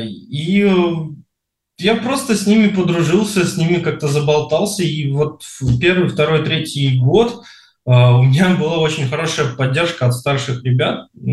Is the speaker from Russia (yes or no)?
no; Tashkent, Uzbekistan; Дело в том, что я рос в Ташкенте, в Узбекистане